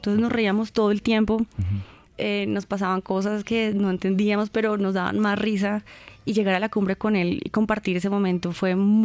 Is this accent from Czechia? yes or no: no; Colombia; Y ese orgullo de los colombianos que tenemos, de ser, sí, de Colombia como tal.